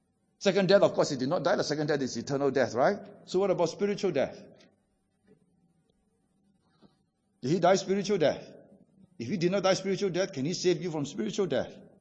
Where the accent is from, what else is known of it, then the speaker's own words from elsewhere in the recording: Singapore; Because I'm Singaporean Chinese. Maybe Aussie Chinese are a little bit more, you know, westernized than us. I'm more Chinese.